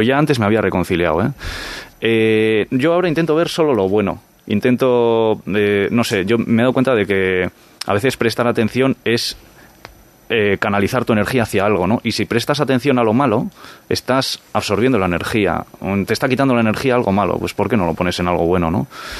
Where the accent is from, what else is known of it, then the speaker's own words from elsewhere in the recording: Izarra, Basque Country, Spain; also born or lived in Bilbao; Soy de Izarra, soy de Alavés. Yo, o sea, soy orgulloso de haber nacido en Bilbao, pero yo he vivido toda la vida en mi pueblo, en Izarra. Luego me pasé a Vitoria